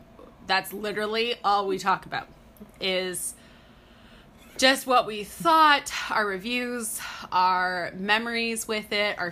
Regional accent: Canada; since we're also Canadian, we are north of the States, obviously.

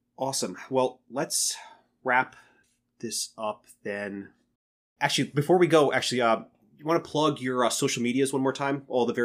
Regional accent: Wisconsin, United States; I grew up in Wisconsin, actually, which, you know, is fairly close.

